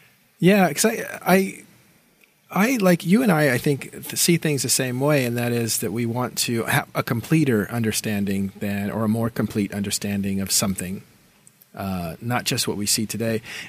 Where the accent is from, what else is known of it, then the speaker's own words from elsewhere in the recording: United States; Like, you're from Austria, I'm from the United States.